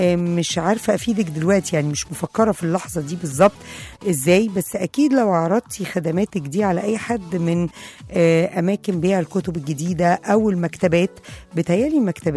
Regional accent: Egypt; فهتلاقيني أنا مصرية حتى النخاع زي ما بيقولوا.

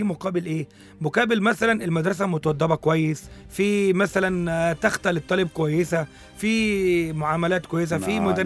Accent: Egypt; أنا كواحد من السادة مش أقول لك بقى من السادة المستمعين، أنا كمصري

